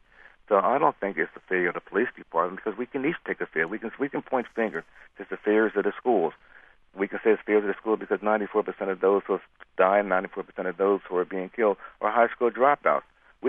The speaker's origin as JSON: {"language": "English", "town": "Philadelphia", "region": "Pennsylvania", "country": "United States", "tie": "born or raised there", "said": "I grew up in North Philadelphia. I have every intention of going back. I'll always go back."}